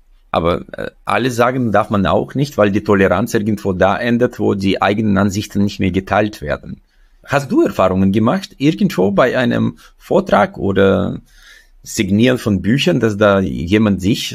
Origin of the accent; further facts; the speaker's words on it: Uzbekistan; now in Germany; Ich komme ja selbst aus Usbekistan. Ich bin sozusagen aus dem sozialistischen System geflohen, als das zusammengebrochen ist.